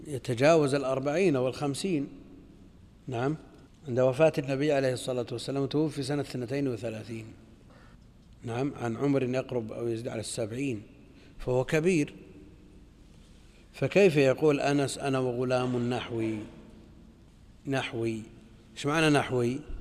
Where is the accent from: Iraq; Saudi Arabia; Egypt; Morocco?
Saudi Arabia; Najd; لكن هو عندنا في نجد المراد به الصحراء